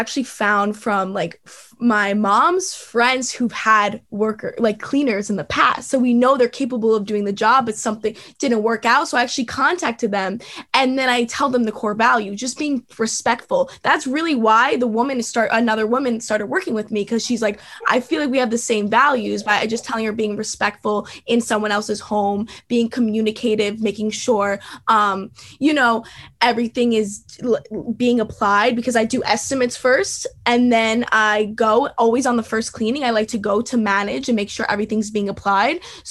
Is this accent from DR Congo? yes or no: no; Spain; English is a second language; I actually speak Spanish. I'm from Spain.